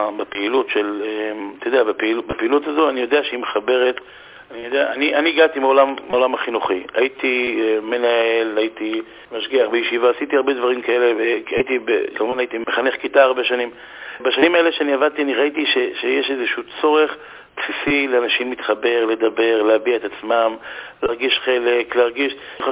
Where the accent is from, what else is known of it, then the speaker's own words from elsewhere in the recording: Jerusalem, Jerusalem District, Israel; אני מסתובב פה עכשיו עם טוש, או לורד, אצלנו בירושלים